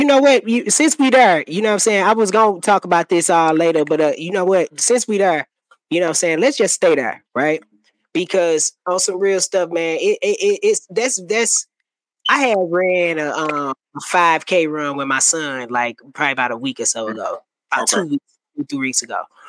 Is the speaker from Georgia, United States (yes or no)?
no; St. Louis, Missouri, United States; I'm from St. Louis, Missouri, you know what I'm saying? And we grew up in hip-hop, doing music